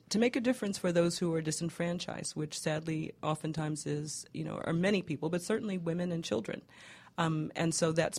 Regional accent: New York, United States; now in Atlanta, United States; I was born in New York, grew up there

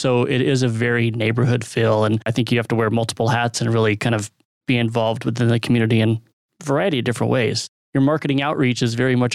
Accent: Dallas, Texas, United States; I grew up in Dallas.

